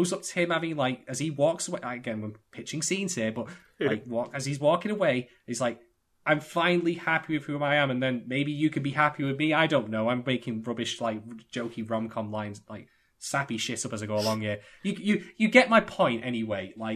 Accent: United Kingdom; I am, and I'm a Brit, so make of that what you will, folks.

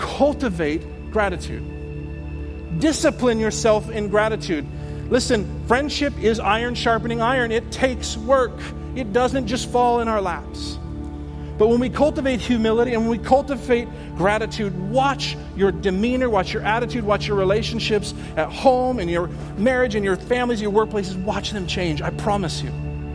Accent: the West, United States; I love Pennsylvania, but I'm from the West.

